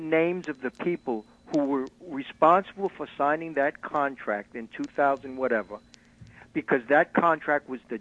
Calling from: Manhattan, New York, United States; 136 in Broadway.

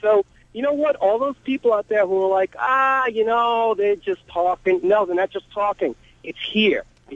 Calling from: Long Island, New York, United States; I'm calling from Long Island.

